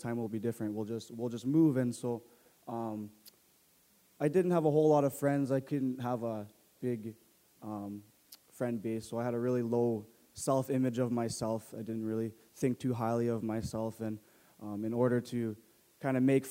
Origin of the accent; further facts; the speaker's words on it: Winnipeg, Manitoba, Canada; I am 19 years old, and I am from Winnipeg, Manitoba.